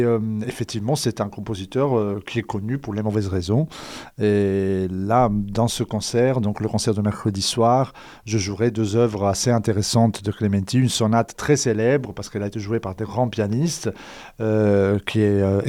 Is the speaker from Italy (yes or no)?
yes; Calabria, Italy; je viens d'une région de l'Italie, la Calabre, donc tout au sud, qui est une région qui, il y a 35 ans, était assez sinistrée culturellement